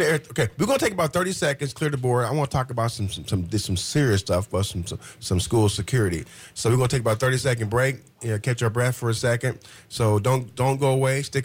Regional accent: Terre Haute, Indiana, United States; I'm from Terre Haute, Indiana.

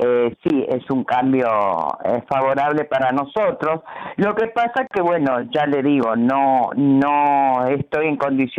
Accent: Argentina; no sé si me notas por mi voz, mis amigas, yo soy de Argentina, sí. Y justamente es un lugar que está lejos y es costoso.

